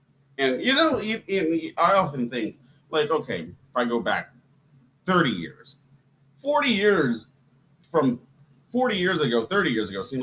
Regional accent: Canada; I'm Canadian.

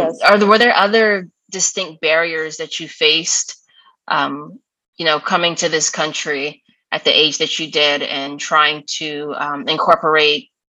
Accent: Atlanta, Georgia, United States; also born or lived in Florida; I was raised in Atlanta, Georgia, so down south in the heat. I did all my schooling in Florida, so when I came here, I tried to get away with hoodies.

